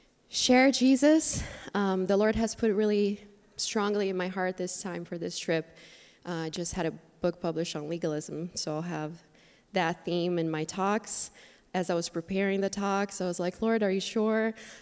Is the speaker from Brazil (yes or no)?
yes; Brazil; if you don't know me. … is my husband … I'm originally from Brazil, and I do ministry in Brazil.